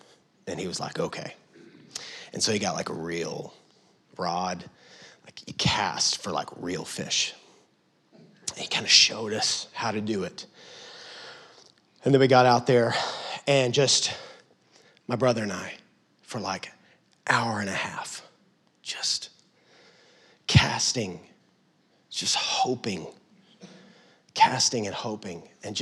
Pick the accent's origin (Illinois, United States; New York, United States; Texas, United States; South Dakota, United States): Texas, United States; Lubbock; I grew up in West Texas. And there's no water out there. It's the desert. And I specifically grew up in a city called Lubbock.